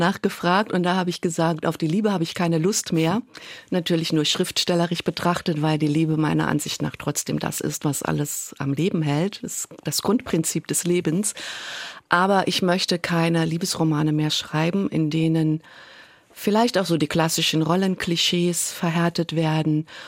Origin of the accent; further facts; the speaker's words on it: Saarland, Germany; Ich bin Saarländerin selber